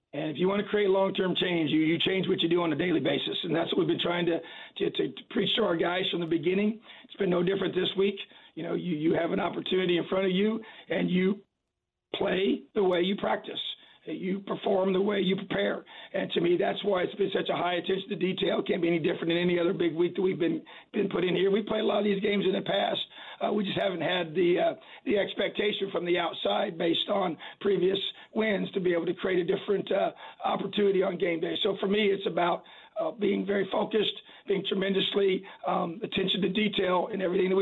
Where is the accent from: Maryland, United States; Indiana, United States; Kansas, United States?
Indiana, United States; I'm born and raised in Indiana, high school coach in the state for many years